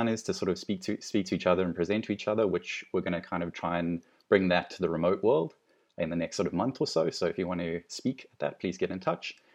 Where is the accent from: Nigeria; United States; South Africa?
South Africa; now in London, United Kingdom; Originally from sunny South Africa, and I've been living and working in London for now 10 years.